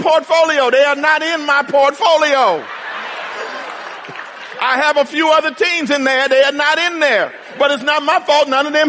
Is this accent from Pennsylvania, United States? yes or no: yes; Philadelphia, Pennsylvania, United States; moved away; I grew up in Philly, so I'm always with the Eagles.